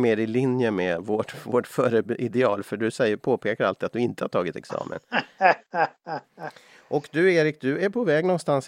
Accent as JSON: {"language": "Swedish", "country": "Sweden", "first_language": "Swedish", "said": "Och även mitt språk är svenska från början, för jag kommer ju från Sverige."}